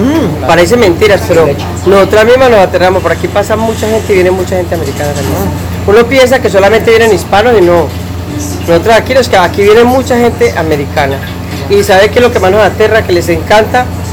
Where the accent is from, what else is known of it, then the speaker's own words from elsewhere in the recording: Medellín, Antioquia, Colombia; now in United States; Yo vengo de Colombia, Medellin, Colombia. Llevo aquí 34 años viviendo.